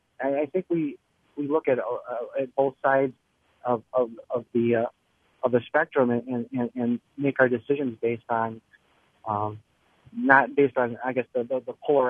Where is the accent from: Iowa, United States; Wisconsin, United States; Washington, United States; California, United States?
Wisconsin, United States; Spring Green; now in La Crosse, United States; thing that impressed me about growing up in the Midwest, I live in La Crosse now, as it stated, but growing up in Spring Green, I had the benefit of having, I think, really good agricultural values